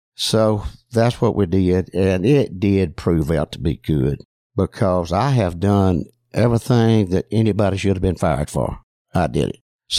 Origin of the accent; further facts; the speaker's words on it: Caledonia, Mississippi, United States; I'm from Caledonia, Mississippi. I know ain't nobody ever heard of that, but it's just south of Tupelo and north of Columbus.